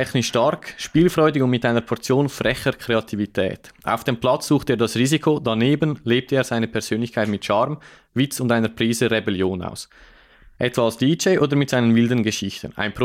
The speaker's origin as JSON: {"language": "German", "region": "Aargau", "country": "Switzerland", "said": "Also ich als Aargauer musste dann lachen"}